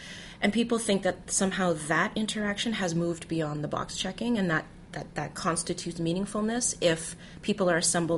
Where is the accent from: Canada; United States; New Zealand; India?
Canada; I'm Canadian, and that's how we refer to it in Canada